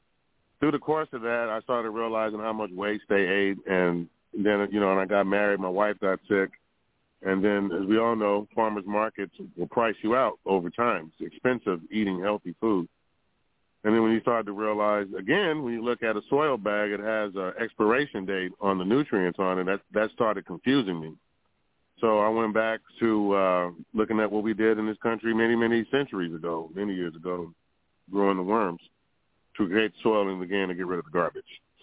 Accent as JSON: {"language": "English", "town": "Los Angeles", "region": "California", "country": "United States", "tie": "born or raised there", "said": "I grew up in Los Angeles. I graduated from Dorsey High School."}